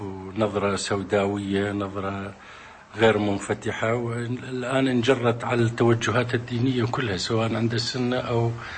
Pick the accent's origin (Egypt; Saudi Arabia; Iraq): Iraq; ولكن ليس مبرر لنا كعراقيين